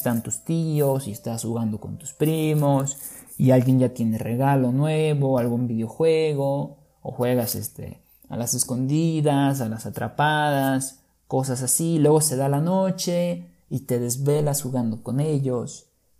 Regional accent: Guerrero, Mexico; Mi familia, es decir, mis padres, mis hermanos y yo pasamos Navidad en un pequeño pueblo en Guerrero, que es. Ese es el lugar de donde yo soy, es donde yo nací.

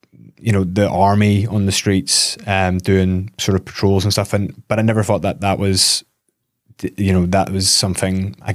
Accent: Belfast, Northern Ireland, United Kingdom; growing up in West Belfast, you know, I loved it.

